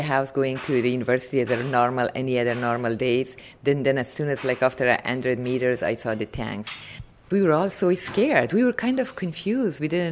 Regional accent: Kabul, Afghanistan; English is a second language; moved away; No, we were, you know, Afghans were all not very, very wealthy. We are like kind of a middle class, you know, had comfortable life.

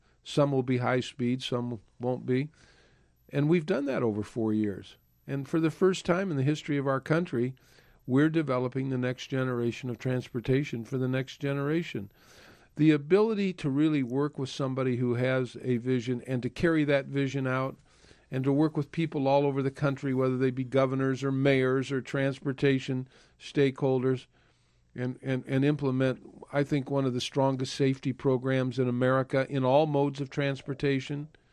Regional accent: Peoria, Illinois, United States; I remember growing up in my hometown of Peoria and riding the streetcar to downtown Peoria.

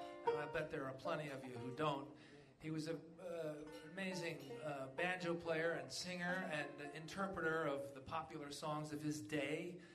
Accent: New York, United States; I mean, I grew up in Westchester County, up there in, you know, northern Westchester, but. But my mother was from South Georgia

